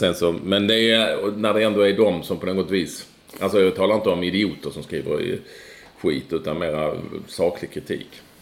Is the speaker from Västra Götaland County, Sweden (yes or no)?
yes; Gothenburg, Västra Götaland County, Sweden; Lite som lustig göteborgare med kepsen på svaj.